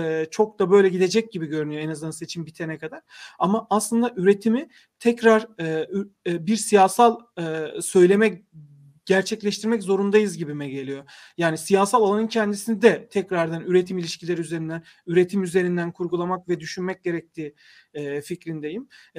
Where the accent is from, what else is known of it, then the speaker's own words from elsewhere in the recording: Gebze, Kocaeli, Turkey; born there; Ama yani mesela ben Gebze doğumluyum.